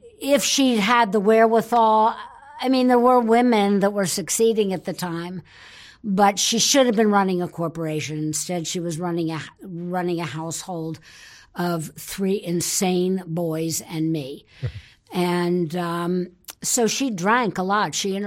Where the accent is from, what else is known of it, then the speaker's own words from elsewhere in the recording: Cherry Hill, New Jersey, United States; I am originally from Cherry Hill, New Jersey, which is right outside of Philadelphia, which always confuses people that don't know geography.